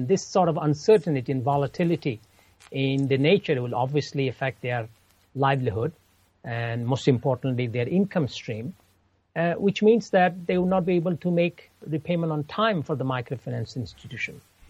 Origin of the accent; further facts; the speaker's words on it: Bangladesh; now in United States; As you know, I'm from Bangladesh. I still have families there, even though I'm a U.S. citizen right now.